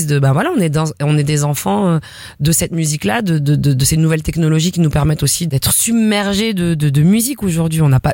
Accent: La Courneuve, Île-de-France, France; La Courneuve.

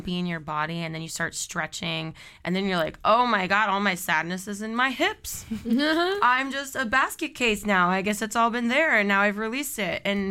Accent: United States; how I'm an American that ended up out here, you know.

